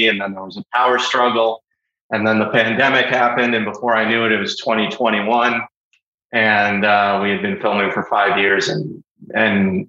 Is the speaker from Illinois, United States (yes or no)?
yes; Chicago, Illinois, United States; also born or lived in New York; So I grew up in Chicago. I moved to New York in 2010 and lived there for 10 years until 2020. I'm back in Chicago now